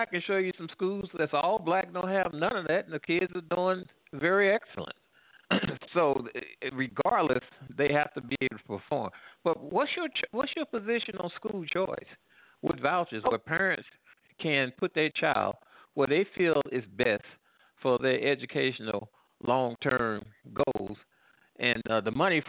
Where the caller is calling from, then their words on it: Midwest, United States; I'm calling from the Midwest.